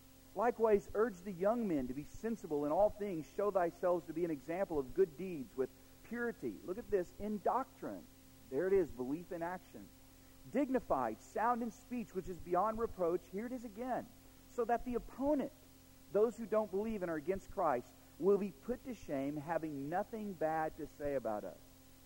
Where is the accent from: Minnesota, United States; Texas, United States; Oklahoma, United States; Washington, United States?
Oklahoma, United States; I'm from Oklahoma.